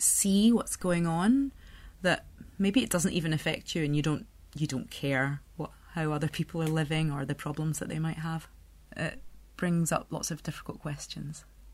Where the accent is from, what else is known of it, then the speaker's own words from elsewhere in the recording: Scotland, United Kingdom; now in France; I'm also a Scot living in France.